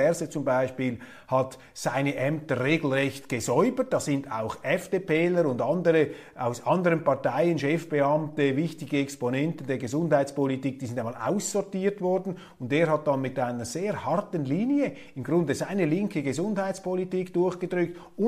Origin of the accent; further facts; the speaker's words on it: Zurich, Switzerland; Da sind wir Zürcher Naivlinge.